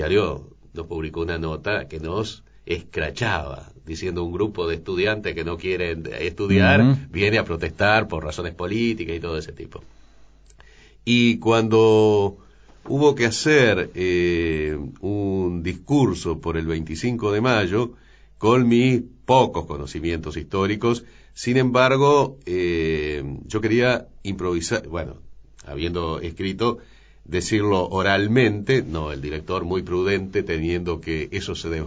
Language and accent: Spanish; Jubileo, Entre Ríos, Argentina; born or raised there; also born or lived in San Salvador